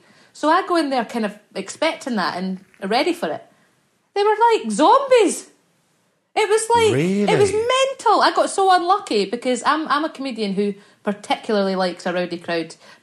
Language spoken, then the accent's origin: English; Scotland, United Kingdom; I'm Scottish. We say it like it's nothing.